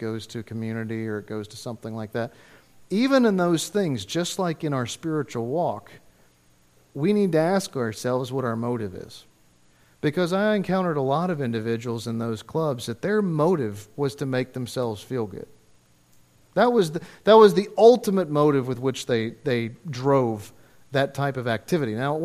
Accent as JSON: {"language": "English", "country": "United States", "tie": "born or raised there", "said": "because I'm an American. You know, you grow up in the United States of America with the idea of this is the way we do things."}